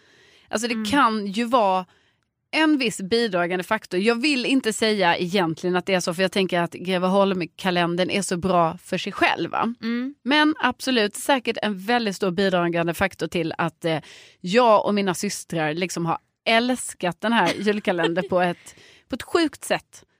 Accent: Lund, Skåne, Sweden; när jag är hemma i Lund och sen du vet, jag och mina systrar går ut

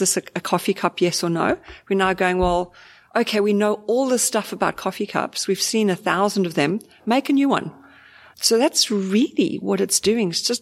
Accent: Zimbabwe; I was a refugee from Zimbabwe. We were broke, like so poor.

